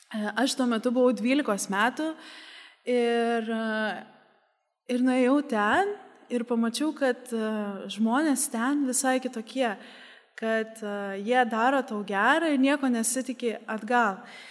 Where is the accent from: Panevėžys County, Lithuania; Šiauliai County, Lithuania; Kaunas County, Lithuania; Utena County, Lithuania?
Kaunas County, Lithuania; Kaunas; Tai aš užaugau Kaune, kaip ir minėjau.